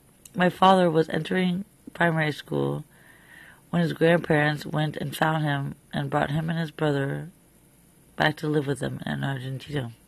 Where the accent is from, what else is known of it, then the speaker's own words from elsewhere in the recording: Miami, Florida, United States; I grew up in Miami, Florida. I was first generation from a family that was born in the United States. My parents are both from Belgium, so that is where my roots come from.